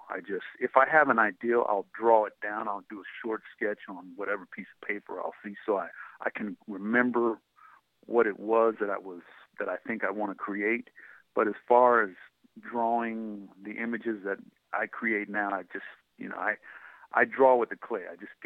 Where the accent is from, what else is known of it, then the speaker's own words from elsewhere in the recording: San Jose, California, United States; I was raised in San Jose, California, and that's basically where my creative inspiration started.